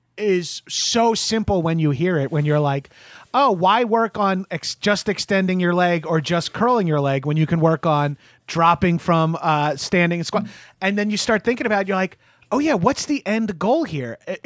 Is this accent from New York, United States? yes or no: yes; Long Island, New York, United States; Like, I'm from Long Island. I played football.